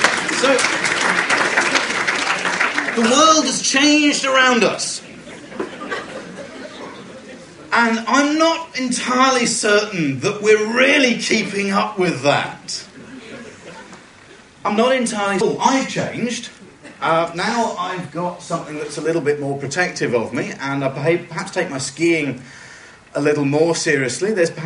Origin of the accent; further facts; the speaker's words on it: London, United Kingdom; And I'm from London. And I speak no Swedish at all, apart from tack.